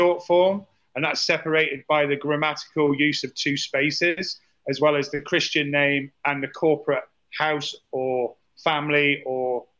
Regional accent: England, United Kingdom; moved away as an adult; now in United States; So I grew up in England. I was brought up on a council estate or a housing estate, like the projects.

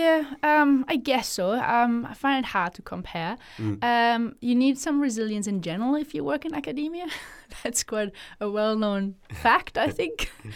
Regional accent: Germany; moved away; growing up in Germany, there is a very different mindset, or in Europe in general.

